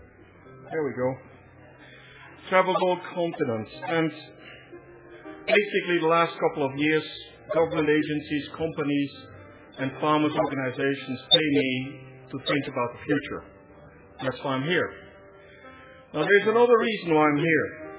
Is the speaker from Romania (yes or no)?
no; Flanders, Belgium; accent: Flemish; first language Flemish; English is a second language; That accent comes from my mother tongue, which is Flemish. And Flemish is the Dutch spoken in northern Belgium.